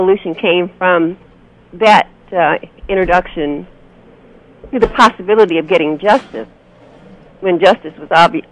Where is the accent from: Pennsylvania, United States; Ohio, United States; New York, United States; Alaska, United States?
Alaska, United States; my coming into the movement in what we call the Lower 48, being that I came from Alaska, was very different.